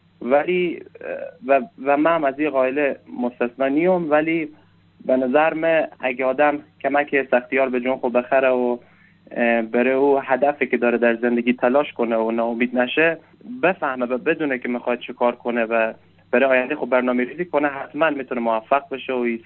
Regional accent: Mashhad, Razavi Khorasan, Iran; و متولد شهر مشهد کشور ایران هستم. در همینجا بزرگ شدم و همینجا مدرسه رفتم

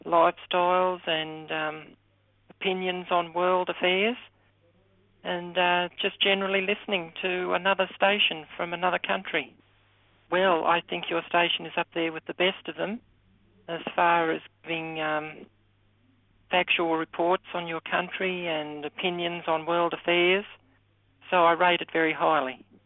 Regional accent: Glen Innes, New South Wales, Australia; I'm from Glen Innes, a country town in New South Wales in Australia.

